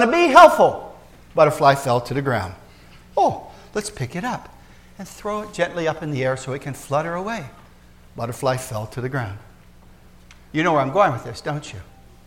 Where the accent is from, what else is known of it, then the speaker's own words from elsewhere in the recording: Scotland, United Kingdom; Since I'm Scottish, I figure I ought to learn about my heritage.